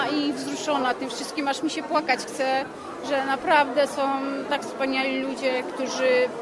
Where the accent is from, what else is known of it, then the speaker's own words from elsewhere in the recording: Żyrardów, Masovian Voivodeship, Poland; Tak naprawdę ja jestem spoza okolic, jestem spod Żyrardowa